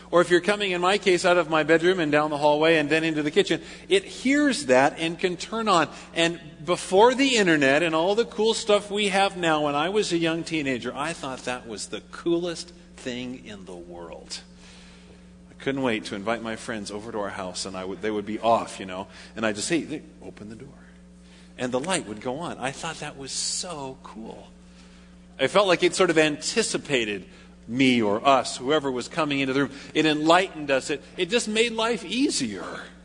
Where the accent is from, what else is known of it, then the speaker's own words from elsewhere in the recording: Paradise, California, United States; I mentioned before that I grew up in Paradise, about 100 miles north of here, a little town.